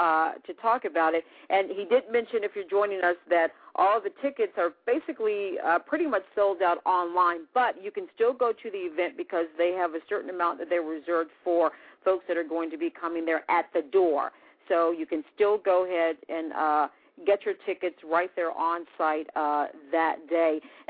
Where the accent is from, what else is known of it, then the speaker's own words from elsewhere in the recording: Washington, District of Columbia, United States; I was born and raised in D.C., and I was born and raised in Southeast. I am a product.